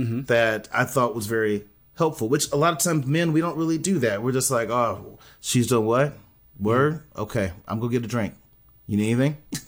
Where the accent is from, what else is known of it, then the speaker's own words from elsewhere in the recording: San Antonio, Texas, United States; I'm from San Antonio, and I'm not doing that.